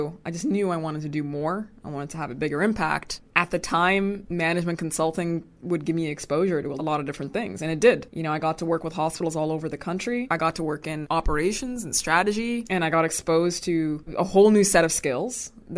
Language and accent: English; Sudan; I'm originally from Sudan. My parents are Sudanese and dropping out was just not an option.